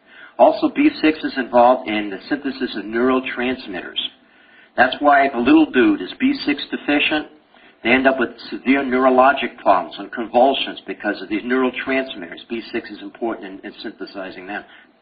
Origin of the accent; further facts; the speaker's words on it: Uniondale, New York, United States; accent: Brooklyn; also born or lived in Brooklyn; Well, I came from Brooklyn. I was born Prospect Park, 1943. Whoa. And I lived in Uniondale, Long Island, till I was 18. So I can talk Brooklynese anytime I want.